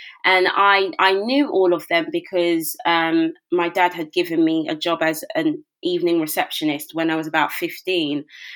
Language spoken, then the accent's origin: English; London, United Kingdom; Born and raised in Brixton, South London.